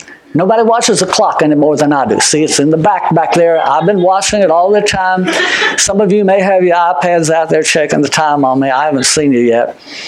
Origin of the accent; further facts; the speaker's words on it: California, United States; also born or lived in Tennessee; And when I moved from California to Tennessee, they thought I'd come from Sodom and Gomorrah because I was from California.